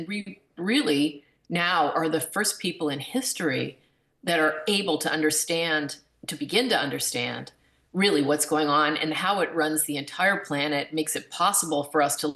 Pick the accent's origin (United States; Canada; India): Canada; Ontario; But I grew up in Ontario, Canada, and so I was around a lot of lakes, not the ocean.